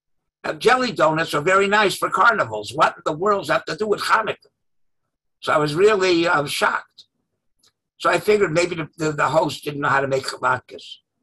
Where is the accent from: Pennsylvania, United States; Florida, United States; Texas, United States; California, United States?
Florida, United States; Miami; So I grew up in Miami. I never saw a Gadol b'Yisrael. They didn't exist in Miami.